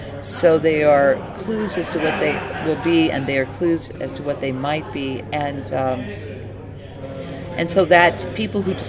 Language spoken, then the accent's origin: English; Mississippi, United States; that I grew up in Mississippi in the United States and not in Parramatta in Australia.